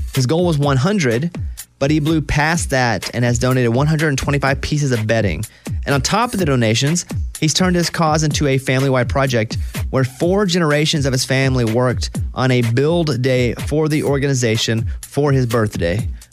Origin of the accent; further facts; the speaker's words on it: Mountain Pine, Arkansas, United States; I'm from Mountain Pine, Arkansas, population 700, where you feel like the world is so big and you will never see parts of it